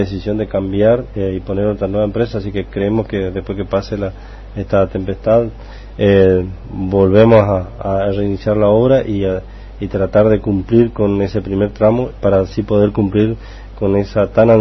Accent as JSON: {"language": "Spanish", "town": "Tierras Coloradas", "region": "Corrientes", "country": "Argentina", "tie": "born or raised there", "also_born_or_lived": "Curuzú Cuatiá", "said": "vengo del sector rural. Yo me nací en Curuzucuatiá, pero me crié en Tierras Coloradas, en la tercera sección, y conozco la realidad. Mi padre vive aún ahí"}